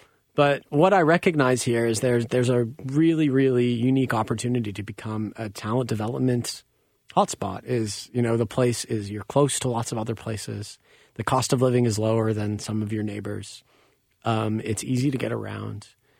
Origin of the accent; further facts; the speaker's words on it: Canada; going to a couple venues in my hometown in Canada